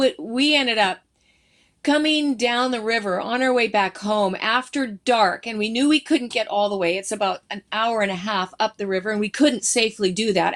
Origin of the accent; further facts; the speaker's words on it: Alberta, Canada; I grew up in Alberta. I'm a landlubber girl, so this is foreign for me.